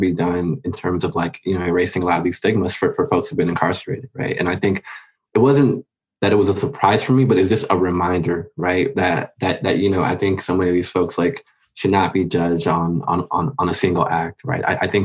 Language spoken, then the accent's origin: English; Los Angeles, California, United States; the experiences of growing up in Los Angeles. And also, you know, for a lot of us who grew up here